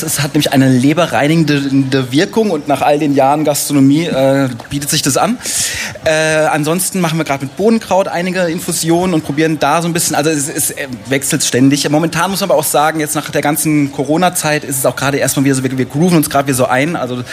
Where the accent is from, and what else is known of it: Rhineland-Palatinate, Germany; born there